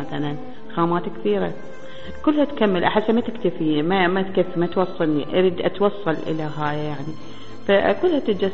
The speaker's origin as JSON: {"language": "Arabic", "town": "Al Diwaniyah", "region": "Al-Qadisiyyah Governorate", "country": "Iraq", "said": "عندنا بالجنوب، أنا من محافظة القادسية أو الديوانية نسموها هسه، عايشة بالبستان وعايشة شايفة بنات الريف شلون يلبسون"}